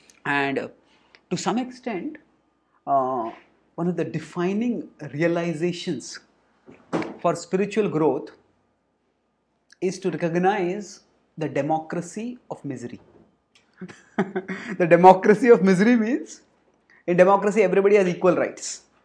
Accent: India; And just like, say, I come from India where people are mad for cricket.

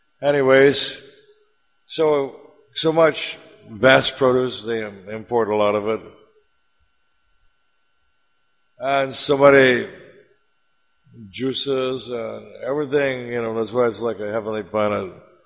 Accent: California, United States; I mean, I come from California, USA, for example, and millions and millions of gallons of oil they've pumped out of the ground, you know.

